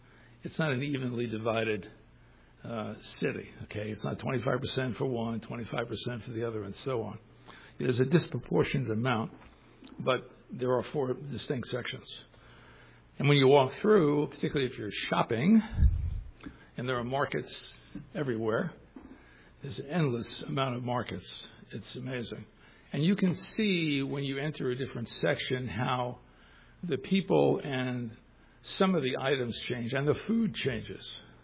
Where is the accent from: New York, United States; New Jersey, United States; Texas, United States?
New York, United States; New York City; I'm from up north. I'm from New York City originally. You probably hear my voice, but New York has pretty much everything you could ever want in the way of food.